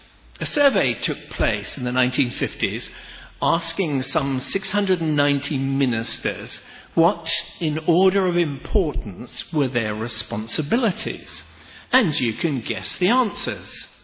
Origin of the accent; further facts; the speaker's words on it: Ireland; and you never know, as an Irishman, that my connections, as you've heard